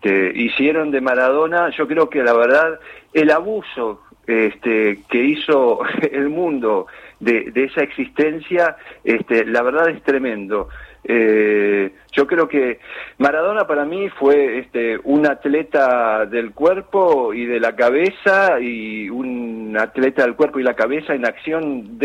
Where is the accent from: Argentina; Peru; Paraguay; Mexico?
Argentina; nos pertenece porque somos argentinos